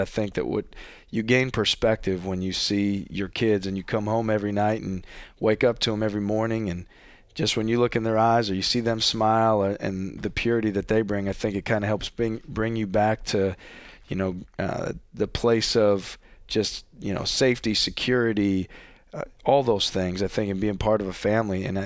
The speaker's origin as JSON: {"language": "English", "town": "Milwaukee", "region": "Wisconsin", "country": "United States", "lives_now": "Iowa, United States", "said": "I'm originally from Milwaukee. But at the end of the day, this is home for us."}